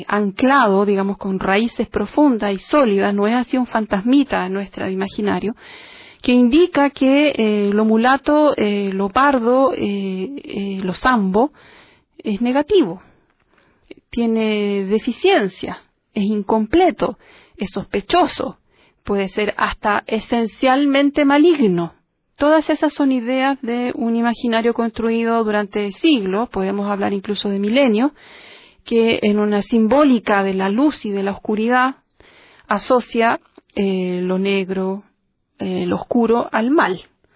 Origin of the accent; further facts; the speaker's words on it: Chile; una herencia que tenemos nosotros como sociedad chilena